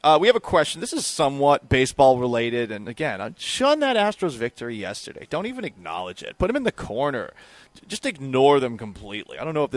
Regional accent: Boston, Massachusetts, United States; I can't, but I'm from Boston. I hate the Yankees. I hate New York.

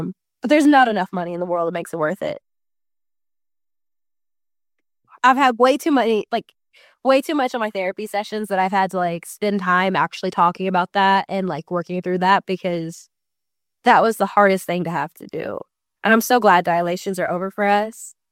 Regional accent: Tennessee, United States; because that's where I'm from. I'm from the South. So going to Vandy is what I know.

